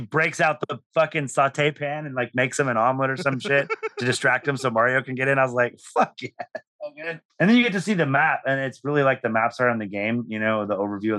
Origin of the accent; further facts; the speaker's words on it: California, United States; I grew up in California. I just thought that's how things were on the East Coast.